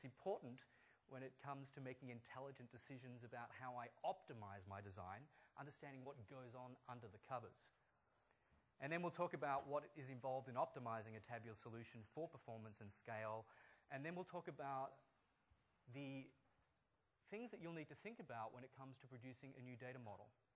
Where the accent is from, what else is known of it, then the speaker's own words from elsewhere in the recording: Australia; accent: Australian tinged with American; also born or lived in United States; I am Australian, although my accent is slightly tinged with an American accent because I've been living there for the past 4 years, although I've recently returned home.